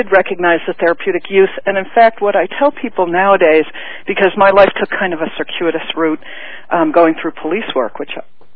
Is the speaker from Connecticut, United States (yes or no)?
yes; Connecticut, United States; also born or lived in California; now in New Hampshire, United States; I was born in California, but then we moved to Connecticut.